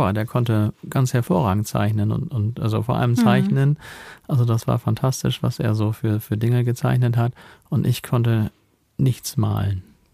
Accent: Bremen, Germany; als Bremer

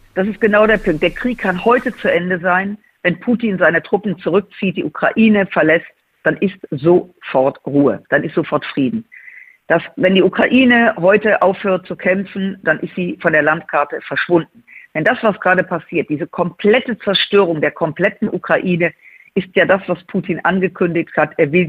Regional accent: Rhineland, Germany; als Rheinländerin

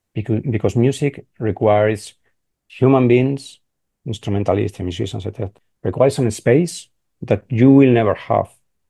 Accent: Spain; English is a second language; Well, I don't want to be very hard with the Spanish reality, but for historical reasons, I think we are very far from Germany, Austria, the center of Europe, Paris, etc.

